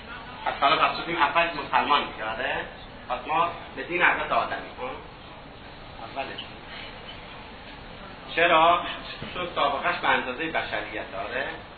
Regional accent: Iran; چون من هم ایرانی هستم همزمان مسلمان هم زاده شدم.

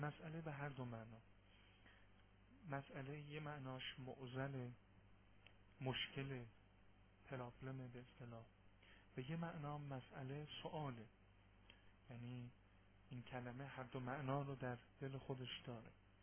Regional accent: Iran; دوم اینکه ما ایرانی هستیم

